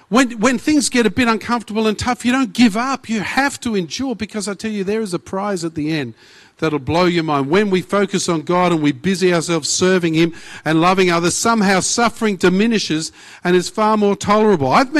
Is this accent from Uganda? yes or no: no; Australia; I'm an Australian too, I can say that.